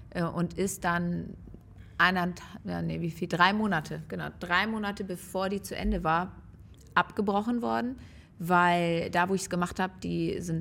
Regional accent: Rhineland, Germany; ich komme ja aus dem Rheinland, wir feiern Karneval

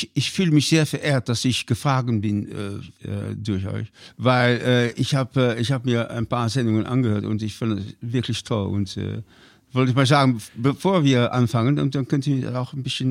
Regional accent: Penzberg, Bavaria, Germany; also born or lived in South Africa / Netherlands; Ich bin geboren in Südafrika, dann nach Holland umgezogen, dann nach Deutschland. Und in Deutschland haben wir in drei verschiedene Städten oder Dörfer gewohnt. Der letzte war Penzberg. Mhm. Und das war 3 Jahre.

